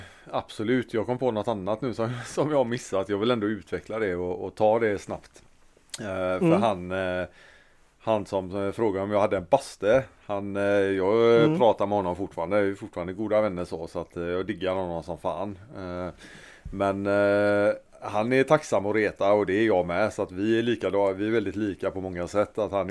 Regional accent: Gothenburg, Västra Götaland County, Sweden; men vi är ju göteborgare

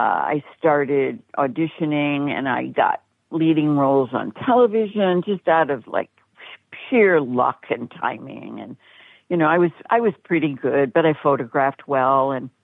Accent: Grosse Pointe, Michigan, United States; also born or lived in Vermont; Well, I grew up, I was born in Vermont, but I grew up mostly outside of Detroit in Grosse Pointe, Michigan.

